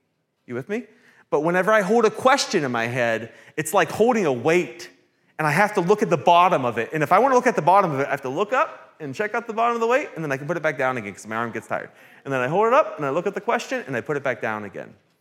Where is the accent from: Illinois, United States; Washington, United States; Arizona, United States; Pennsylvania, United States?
Pennsylvania, United States; I have older siblings and I grew up in Western Pennsylvania.